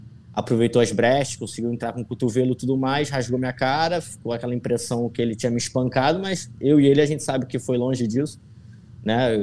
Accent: Rio de Janeiro, Brazil; moved away as an adult; now in United States; Eu venho de uma cidade do interior do Rio, que é sol o tempo todo, praia.

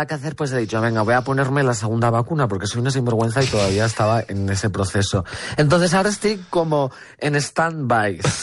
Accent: Magaluf, Balearic Islands, Spain; yo me crié en Magaluf

